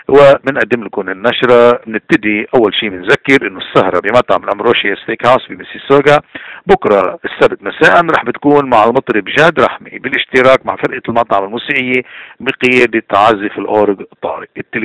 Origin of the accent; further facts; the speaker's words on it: Lebanon; نحن كلبنانيين عنا مشكلة كتير كبيرة اليوم